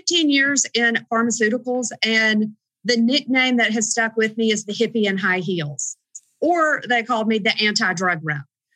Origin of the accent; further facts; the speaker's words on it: the South, United States; I mean, we're from the South. I have a family of Episcopal ministers and engineers.